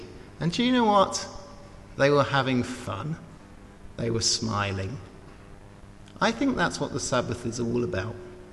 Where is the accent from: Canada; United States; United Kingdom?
United Kingdom; England; Now, being English, I haven't got the faintest clue what that means.